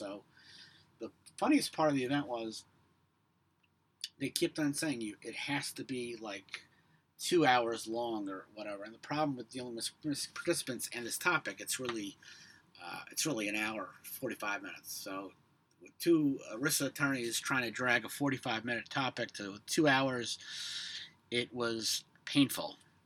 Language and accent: English; New York City, New York, United States; I was from Harlem and whatnot